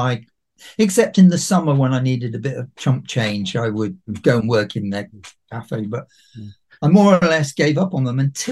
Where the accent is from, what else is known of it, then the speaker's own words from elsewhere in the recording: Nottingham, East Midlands, United Kingdom; So I was born and raised in Nottingham.